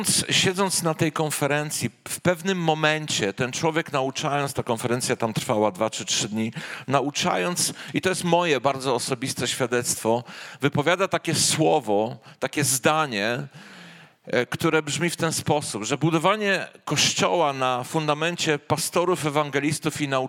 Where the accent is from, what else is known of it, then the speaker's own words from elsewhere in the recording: Wrocław, Lower Silesian Voivodeship, Poland; born there; wychowałem się w kościele ewangelicznym od dziecka, urodziłem się w kościele na Miłej we Wrocławiu tak naprawdę